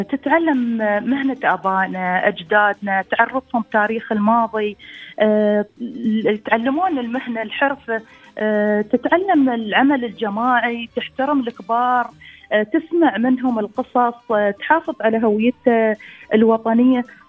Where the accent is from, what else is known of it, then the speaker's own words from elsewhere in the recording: United Arab Emirates; أول شيء أشكر بلادي الإمارات.